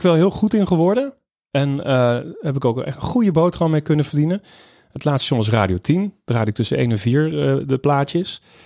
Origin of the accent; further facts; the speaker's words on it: the south, Netherlands; zeker waar ik ben opgegroeid in het zuiden, daar had je dus niks.